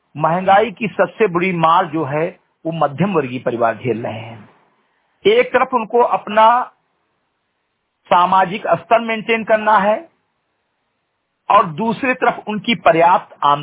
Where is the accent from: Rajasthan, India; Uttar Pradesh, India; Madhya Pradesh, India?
Uttar Pradesh, India; Simrigarhai; ग्राम सभा सिमरीगढ़ई विकास खंड मेंटुआ जनपद बहराइच का मूल निवासी हूं